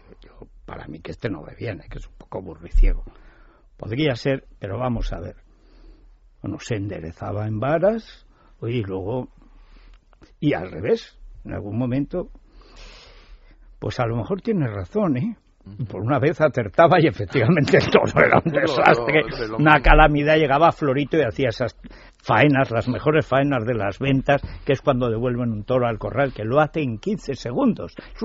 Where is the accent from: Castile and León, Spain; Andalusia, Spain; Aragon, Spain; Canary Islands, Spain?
Aragon, Spain; Teruel; yo soy de Teruel, entonces en Teruel pacientes no somos.